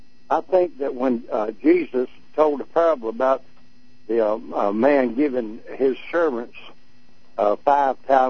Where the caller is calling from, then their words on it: Fairmont City, Illinois, United States; Fairmont City, Illinois.